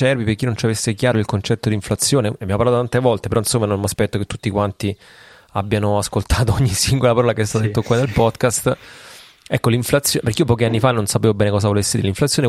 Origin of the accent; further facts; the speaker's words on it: Rome, Lazio, Italy; now in Basilicata, Italy; io vengo da Roma, quindi non è che vengo dal paesero della Basilicata come adesso